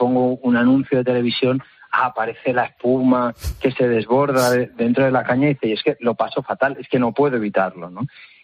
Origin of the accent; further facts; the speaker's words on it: Spain; o que se espera de mí como español medio, ¿no?